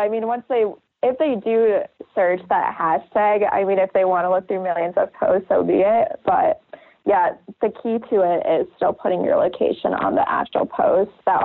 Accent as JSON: {"language": "English", "town": "Ames", "region": "Iowa", "country": "United States", "said": "So for me, I'm from Ames, Iowa. So I would put hashtag Ames, Iowa in all of their posts."}